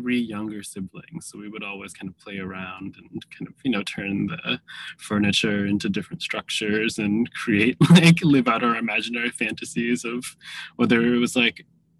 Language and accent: English; Massachusetts, United States; Yeah, I grew up in Massachusetts, which was a really interesting place to spend one's formative years in the 80s and early 90s. My family is definitely Cambodian.